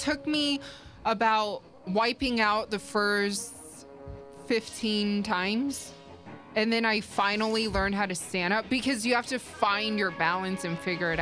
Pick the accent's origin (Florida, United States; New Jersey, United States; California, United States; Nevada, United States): Nevada, United States; Las Vegas; And lastly, because I am from Las Vegas and we are growing in Major League Sports